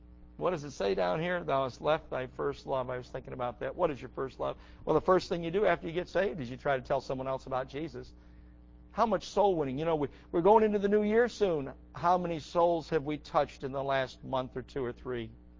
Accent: Buffalo, New York, United States; I know people in my hometown, Buffalo, New York, go to church every day.

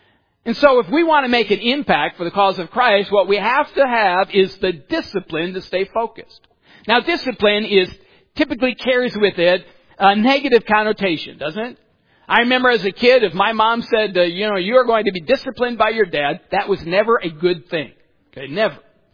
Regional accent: Farmington Hills, Michigan, United States; I just happened to mention that I grew up in Farmington Hills, Michigan, the corner of Farmington and 8 Mile.

